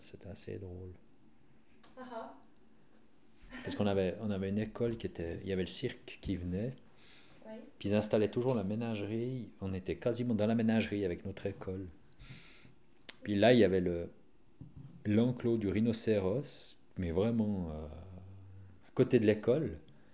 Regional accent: Nyon, Vaud, Switzerland; donc je suis né à Nyon en 1957

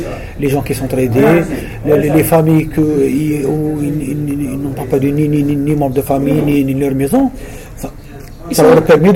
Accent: Algeria; Quand on est algérien.

